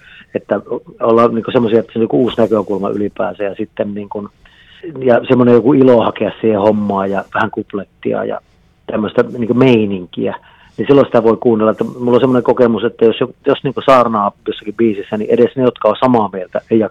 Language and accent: Finnish; Martinniemi, North Ostrobothnia, Finland; jos hän käy mökillä pissaamassa jokeen, niin me Martinniemessä siellä suistossa sitten kärsimme.